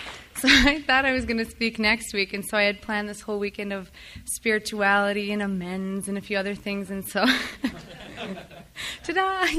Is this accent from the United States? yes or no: yes; Minot, North Dakota, United States; born there; although I will say I was born in Minot on Normal Street.